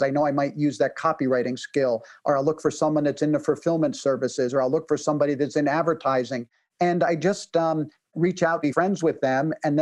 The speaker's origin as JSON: {"language": "English", "region": "East Coast", "country": "United States", "tie": "born or raised there", "lives_now": "West Coast, United States", "said": "I live on the West Coast now, but I grew up on the East Coast."}